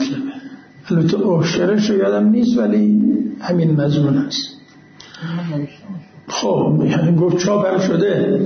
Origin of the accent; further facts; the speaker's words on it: Iran; من ایرانیم، اون عزیز یمنیست